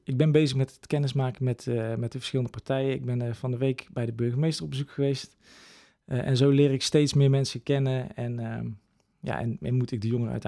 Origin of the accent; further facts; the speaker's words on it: Breda, North Brabant, Netherlands; Ik kom uit Breda. Daar heb ik ook mijn opleiding gedaan.